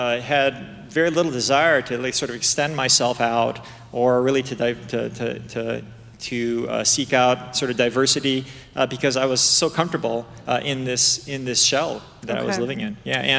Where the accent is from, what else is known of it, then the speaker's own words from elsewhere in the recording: Chicago, Illinois, United States; My folks were immigrants, first generation immigrants to the States in the early 70s. And I was born stateside in the Chicagoland area.